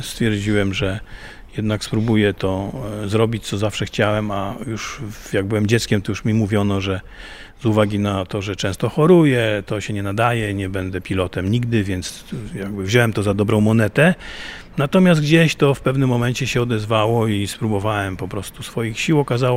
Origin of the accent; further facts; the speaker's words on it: Sandomierz, Świętokrzyskie Voivodeship, Poland; bo ja nie pochodzę z Lublina, tylko z Sandomierza